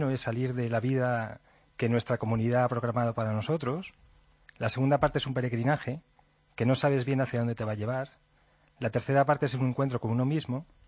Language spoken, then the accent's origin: Spanish; Madrid, Community of Madrid, Spain; yo soy de Madrid, mi abuela materna era de Toledo.